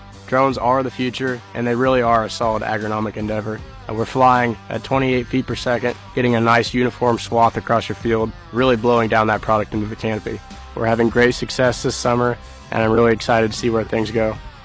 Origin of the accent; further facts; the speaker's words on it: Sullivan, Indiana, United States; I'm 21 years old, and I'm from Sullivan, Indiana.